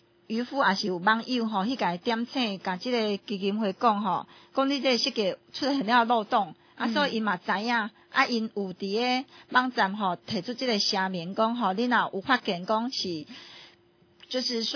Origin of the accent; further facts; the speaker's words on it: Taiwan; 但是咱台湾蛮骄傲的是讲我们台湾人吼